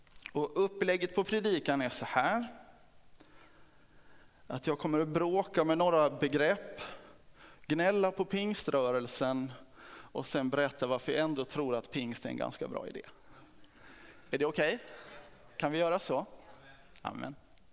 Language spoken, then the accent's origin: Swedish; Broby, Skåne, Sweden; also born or lived in Kristianstad; och kommer från Kristianstad. Fast jag är uppvuxen i Broby och det var ju på 80-talet.